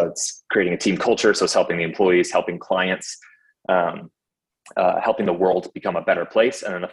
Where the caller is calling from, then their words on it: Jacksonville, Florida, United States; Jacksonville, Florida.